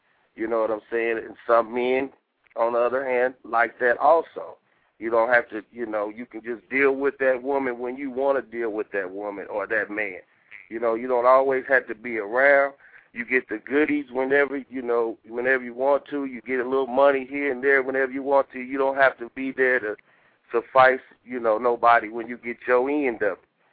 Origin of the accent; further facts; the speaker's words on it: Midwest, United States; I'm from the Midwest.